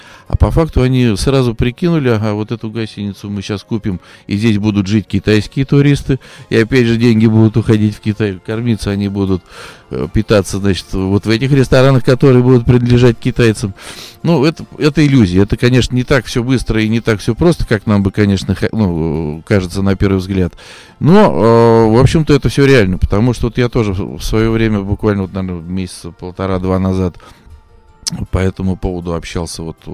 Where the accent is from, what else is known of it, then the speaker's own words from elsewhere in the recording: Ivanovo, Ivanovo Oblast, Russia; Тут не знаю, что меня дернуло сказать, что я из Ивана.